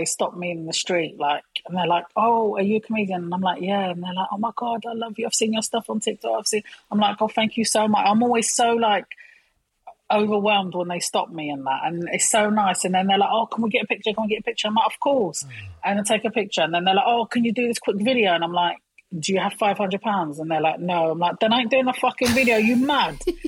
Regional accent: Hackney, London, United Kingdom; Because I'm from Hackney, and in Hackney, we talk with our hands.

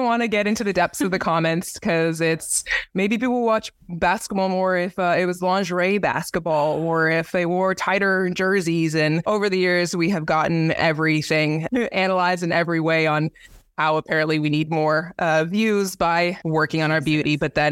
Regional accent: Canada; now in Indianapolis, United States; This is where I kind of like made home base being from Canada.

